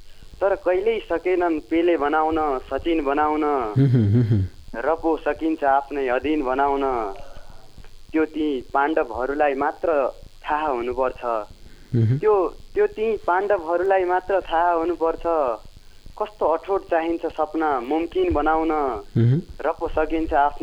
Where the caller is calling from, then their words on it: Kathmandu, Bagmati, Nepal; म काठमाडौँदेखि